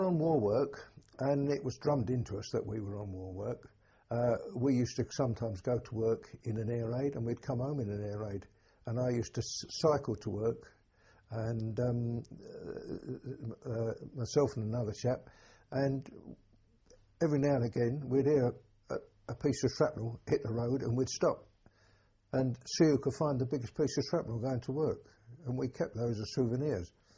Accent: Barking, London, United Kingdom; I was born in Barking, Essex, on the 28th of July, 1925.

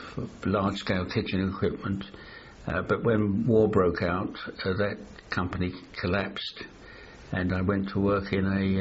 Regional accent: Stratford, London, United Kingdom; born there; I was born in London, Stratford, in 1922. October 1922.

